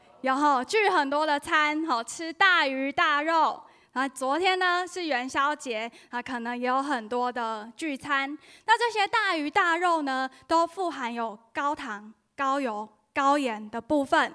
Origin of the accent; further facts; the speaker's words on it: Taiwan; 那我是来自于台湾的，希望呢大家有机会呢也可以去台湾旅游